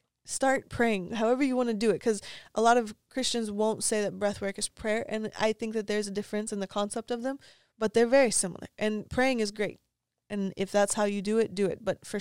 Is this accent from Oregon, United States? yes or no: yes; Oregon, United States; also born or lived in Northern California; but I grew up in Oregon and Northern California. And so we have mountains.